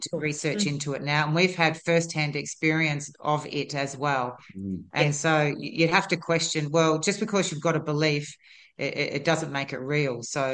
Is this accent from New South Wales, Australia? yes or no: yes; Sydney, New South Wales, Australia; I came back to my home state, which was New South Wales. I'm not from South Australia. I'm from Sydney, so came back and helped with my mum and my father, who was dying.